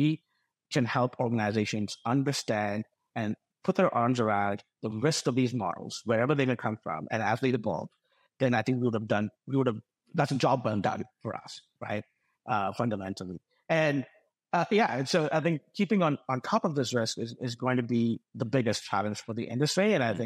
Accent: India; I'm originally from India, and I see how education needs to get disseminated to the far reaches.

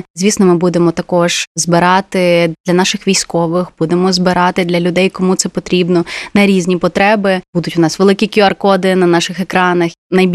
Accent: Carpathians, Ukraine; moved away as an adult; дуже хочемо принести туди файного українського, карпатського. Я точно знаю, що мій рідний край за 18 років, як я там жила, вклав у мене чимало

